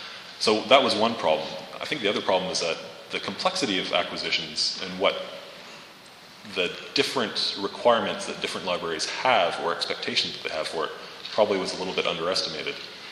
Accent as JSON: {"language": "English", "country": "Canada", "said": "Notice I'm Canadian. I pronounce things the proper way."}